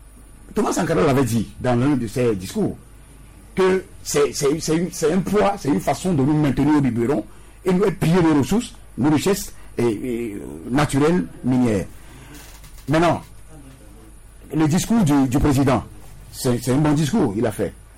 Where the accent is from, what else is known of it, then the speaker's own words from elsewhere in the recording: Togo; Et donc la dette est mal utilisée chez nous au Togo. La dette est mal orientée chez nous.